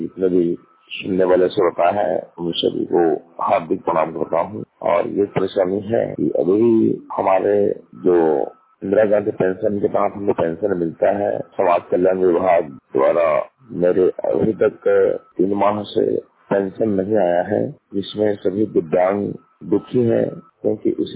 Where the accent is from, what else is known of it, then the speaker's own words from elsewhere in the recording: Gotma, Chhattisgarh, India; ग्राम गोटमा block Jaipur जिला शक्ति छत्तीसगढ़ के निवासी हूँ। मैं 100% दिव्यांग हूँ।